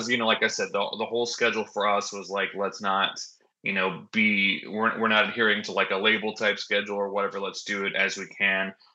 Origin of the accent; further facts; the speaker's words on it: Texas, United States; We're all originally from Texas, except for Scott, who's our drummer.